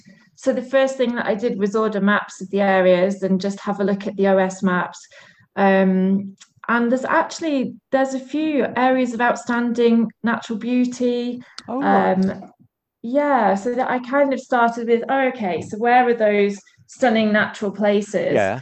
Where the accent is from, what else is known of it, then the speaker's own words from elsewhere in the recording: East Midlands, United Kingdom; I come from the Peak District where we've got heather, an amazing moorland